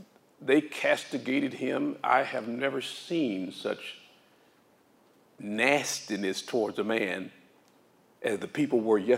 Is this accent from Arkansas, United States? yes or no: yes; Arkansas, United States; I grew up in Arkansas. Most of you don't know. We were poor people.